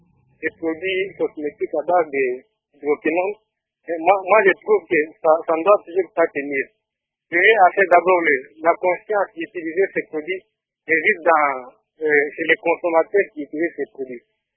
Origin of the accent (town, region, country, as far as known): DR Congo